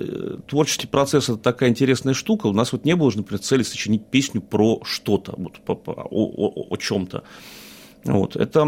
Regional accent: Saint Petersburg, Russia; я из Санкт-Петербурга, да, изначально.

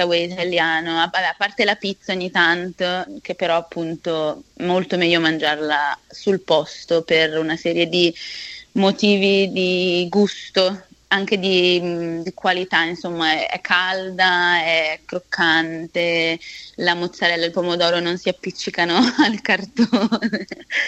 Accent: Milan, Lombardy, Italy; Oddio, noi siamo di Milano, quindi magari siamo un po' più

